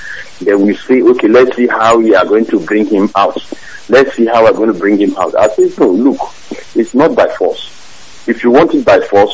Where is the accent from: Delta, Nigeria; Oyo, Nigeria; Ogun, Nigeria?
Delta, Nigeria; Amai; I'm calling from Igbocha. And I hail from Amai in Delta State.